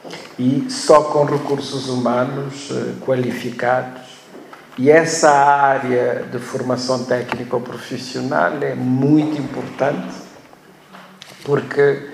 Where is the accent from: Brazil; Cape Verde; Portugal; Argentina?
Cape Verde; Nós, em Cabo Verde, e vocês estão aqui há pouco tempo, não é?